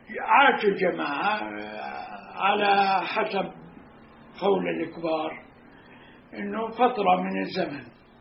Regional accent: Northern District, Israel; بالأول على زمن الأتراك كانت تابعة لصفد، لما نجي الإنجليز صارت تابعة، لما كانوا الأتراك تابعة لعكا، لما نجي الإنجليز ضموها لصفد.

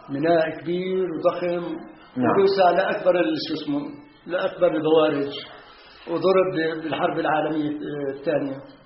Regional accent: Haifa, Haifa District, Israel; now in Damascus, Syria; كل شوارعها كل هلا في عندنا بحيفا سوق

